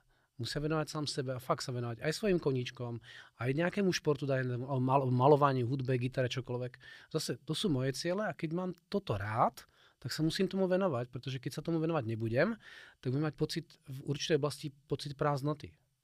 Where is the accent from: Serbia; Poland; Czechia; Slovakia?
Czechia; Brno, South Moravian Region; zašiel som naspäť do Brna, ja som inak rodinný Brňák, ako aj počujete. Fakt som rodinný Brňák.